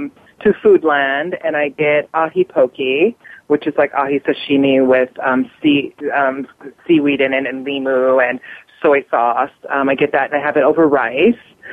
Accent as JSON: {"language": "English", "region": "Hawaii", "country": "United States", "tie": "born or raised there", "lives_now": "New York, United States", "said": "then you were kind of outsiders in terms of growing up in Hawaii. And so that was the biggest difference for me. And then like when I came to New York, it was like the centering around whiteness"}